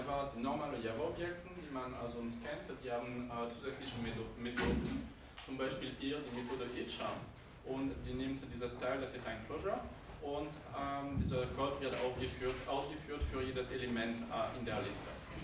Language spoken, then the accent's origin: German; France; German is a second language; now in Bern, Switzerland; wie ich das nicht verstecken kann vom Akzent, bin ich Franzose, aber ich lebe in der Nähe von Berna